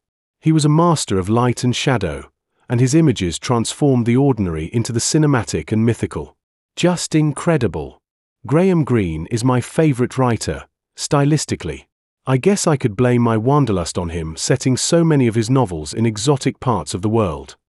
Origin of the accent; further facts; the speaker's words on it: England, United Kingdom; a fact I'd never considered or fully appreciated when growing up in England